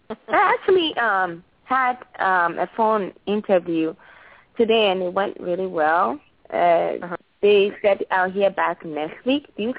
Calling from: Chicago, Illinois, United States; calling. I'm calling from Chicago.

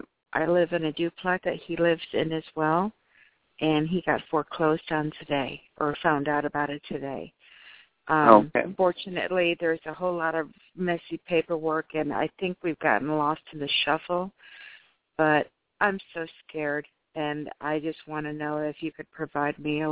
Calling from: Florida, United States; Hi, Reverend Adam. … I'm calling from Florida.

